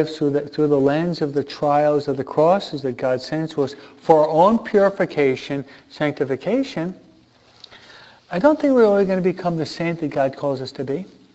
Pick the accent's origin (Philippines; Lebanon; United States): Philippines; accent: Filipino; English is a second language; He's not going to understand my Filipino accent, okay?